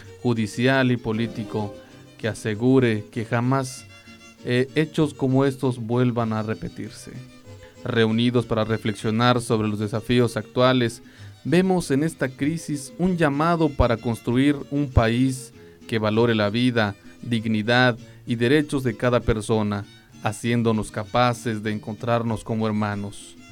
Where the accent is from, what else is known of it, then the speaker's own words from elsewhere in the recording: Mexico; Compartimos como mexicanos